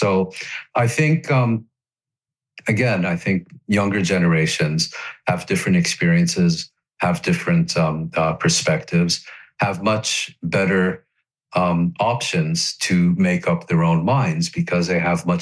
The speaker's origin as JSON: {"language": "English", "country": "Netherlands", "tie": "born or raised there", "said": "my neighbors, where I grew up in the Netherlands, grew up, you know, they remember the Nazi occupation of the Netherlands"}